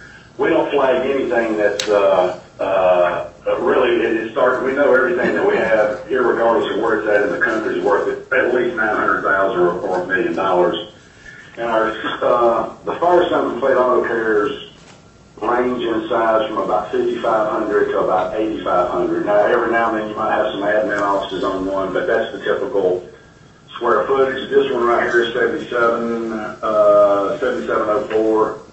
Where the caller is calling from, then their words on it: Tennessee, United States; Obviously, I'm assuming my accent's already giving me away. I'm in Tennessee, we're 3,000 miles away.